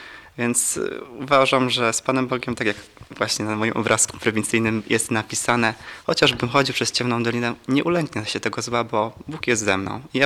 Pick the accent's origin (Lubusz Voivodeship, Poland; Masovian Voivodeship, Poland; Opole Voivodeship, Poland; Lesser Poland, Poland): Opole Voivodeship, Poland; Karłowice Wielkie; pochodzę z parafii pod wezwaniem świętej Marii Magdaleny z Karłowic Wielkich. No, mam 25 lat